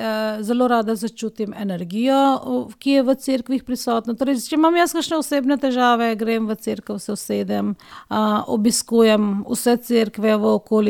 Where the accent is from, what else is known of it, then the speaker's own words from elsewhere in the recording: India; Slovenian is a second language; now in Slovenia; Indija je dežela, ki je sekularna, torej v Indiji enako živimo